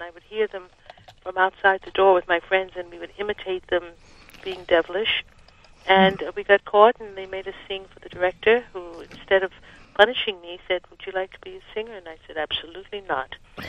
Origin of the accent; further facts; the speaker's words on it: Harlem, New York, United States; I grew up in Harlem first on 111th Street and then up 154th, both on St. Nicholas Avenue.